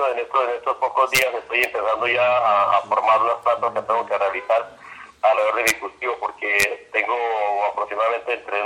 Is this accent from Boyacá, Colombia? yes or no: yes; San Pablo de Borbur, Boyacá, Colombia; yo soy un cocacultor de San Pablo de Borbur